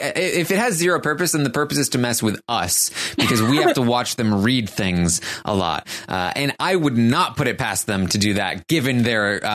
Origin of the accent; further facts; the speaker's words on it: Canada; I'm Canadian for Big Brother Canada